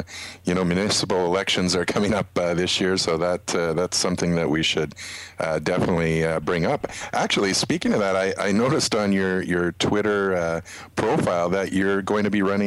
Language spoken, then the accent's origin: English; Brampton, Ontario, Canada; We mentioned earlier we're from Brampton.